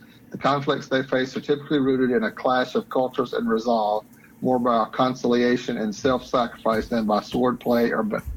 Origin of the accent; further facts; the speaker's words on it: the South, United States; And I'm from the South, and I'm saying it's too greasy.